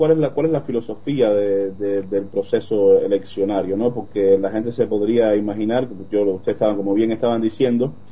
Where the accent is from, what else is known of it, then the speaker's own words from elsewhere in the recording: Cuba; now in Bariloche, Argentina; Soy, bueno, originalmente de Cuba, soy cubano, y estoy acá en el Centro Atómico, bueno, estudiando mi doctorado en física.